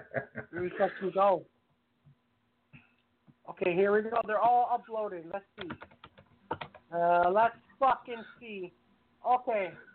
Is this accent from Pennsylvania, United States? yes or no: yes; Philadelphia, Pennsylvania, United States